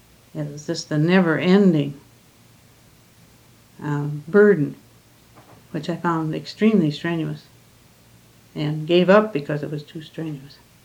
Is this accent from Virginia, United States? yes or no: no; Wisconsin, United States; Okay, I grew up in Wisconsin. My ancestors all on all sides came from Germany and Ireland in the early 1840s and settled in Milwaukee and in the southeastern part of the state.